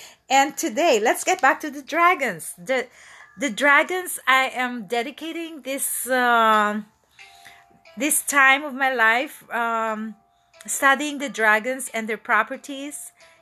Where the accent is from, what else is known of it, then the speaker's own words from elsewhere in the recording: Manila, Metro Manila, Philippines; His master is actually from Manila, Philippines. So the founder of this pranic group is from my hometown. And I just told them, I'm going home in September.